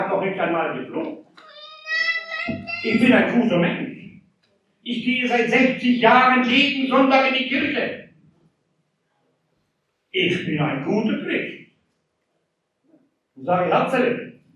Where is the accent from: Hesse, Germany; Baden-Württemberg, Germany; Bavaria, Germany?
Baden-Württemberg, Germany; Ich bin Schwabe, habt ihr schon mal?